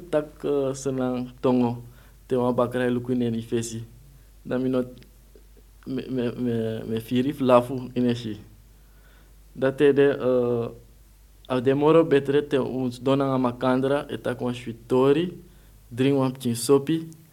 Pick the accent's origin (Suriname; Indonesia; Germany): Suriname; now in Netherlands; Wij komen dus uit Suriname, een deel van het Koninkrijk der Nederlanden.